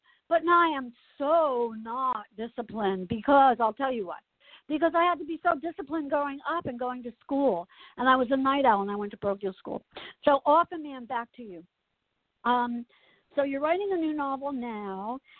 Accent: Asbury Park, New Jersey, United States; I grew up in Asbury Park. I call myself the Irish, like I'm an Irish Catholic redhead from Asbury Park, New Jersey.

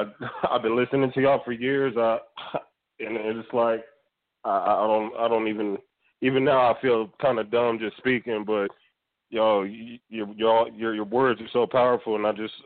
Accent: Las Vegas, Nevada, United States; now in Utah, United States; I'm from Vegas. And I'm, like, in the middle of nowhere, Utah, just because stuff just got so real.

